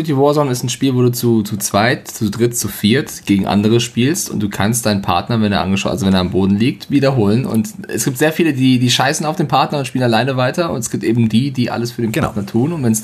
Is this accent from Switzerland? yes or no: yes; Switzerland; Ich bin Schweizer. Ich kann Schweizerdeutsch ohne Ende.